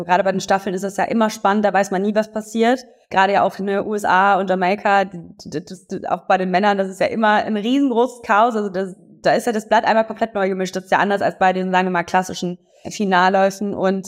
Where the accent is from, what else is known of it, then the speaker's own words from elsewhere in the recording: Oberhausen, North Rhine-Westphalia, Germany; Ich komme ja aus dem Ruhrgebiet, und Oberhausen, um genau zu sein